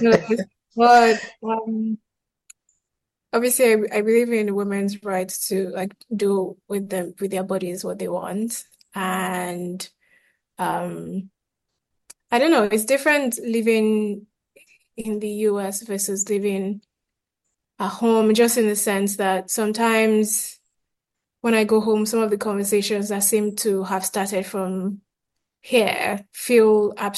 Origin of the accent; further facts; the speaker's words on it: Lagos, Nigeria; from outside Lagos, my dad is from Ekiti, my mom is from Ondo, but I grew up in Lagos, and it's Lagos, that I've known my whole life.